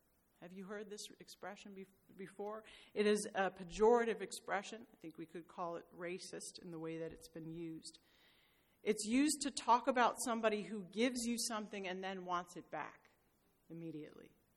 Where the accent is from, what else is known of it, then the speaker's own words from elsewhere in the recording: Iceland; English is a second language; Iceland is my home country, it's where I grew up